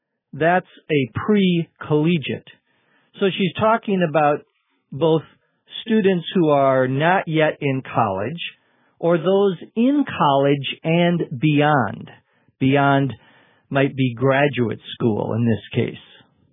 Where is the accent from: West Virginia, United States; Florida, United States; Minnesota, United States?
Minnesota, United States; So I might also say I'm from Minnesota. That's my place of origin.